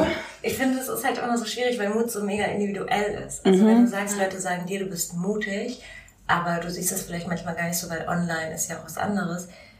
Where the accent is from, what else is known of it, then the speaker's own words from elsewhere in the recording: Marburg, Hesse, Germany; wir sind in Marburg aufgewachsen, also in Hessen, genau. Und dann zur Schule gegangen und dann zum Studieren weggegangen nach Lüneburg